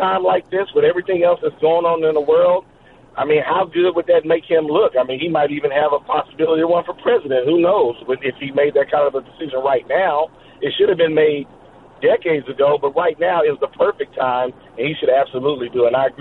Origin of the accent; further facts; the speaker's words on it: the South, United States; I'm from the South. I ain't never flew a Confederate flag.